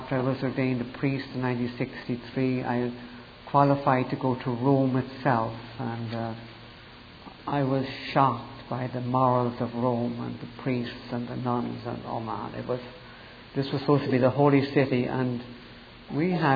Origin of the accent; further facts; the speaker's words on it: Dublin, Leinster, Ireland; I was born Irish in Dublin, Ireland. I grew up in a devout Catholic home.